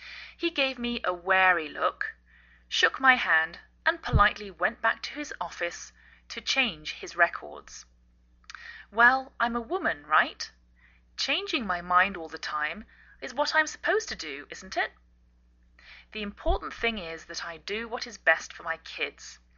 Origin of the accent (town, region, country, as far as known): England, United Kingdom; now in United States